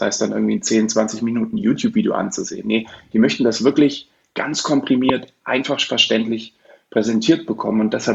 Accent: Munich, Bavaria, Germany

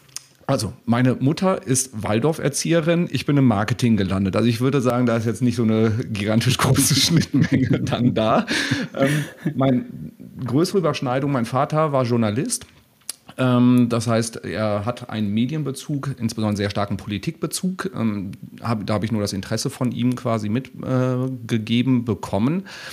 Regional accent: Olpe, North Rhine-Westphalia, Germany; Ich sitze in Olpe im schönen Sauerland. So, ich bin aktuell im Homeoffice. Also ich lebe da, wo ich groß geworden bin, auch wieder. Also ich bin in einem Dorf bei Olpe

